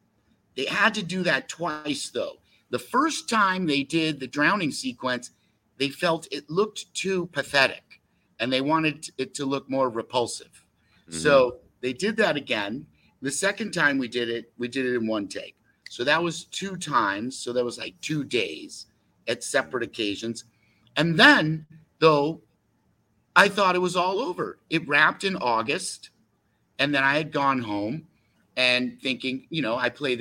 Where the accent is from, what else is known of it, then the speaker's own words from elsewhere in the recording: Westport, Connecticut, United States; But I grew up in Westport, Connecticut. I mean, that's where I went to high school and stuff.